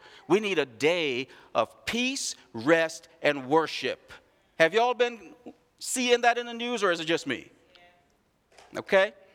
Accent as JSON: {"language": "English", "country": "Trinidad & Tobago", "tie": "born there", "said": "That's not too far from where I was born in Trinidad."}